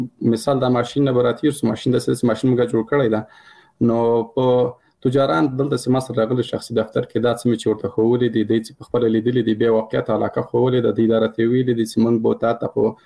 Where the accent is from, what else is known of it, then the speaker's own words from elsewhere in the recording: Paktia, Afghanistan; مثال زه د کابل د پکتیا یم